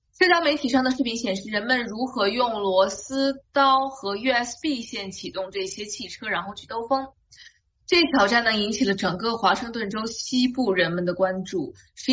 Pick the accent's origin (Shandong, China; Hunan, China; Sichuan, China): Shandong, China; Qingdao; 好像在国内，包括我的家乡，我是在青岛。青岛其实也经常有山火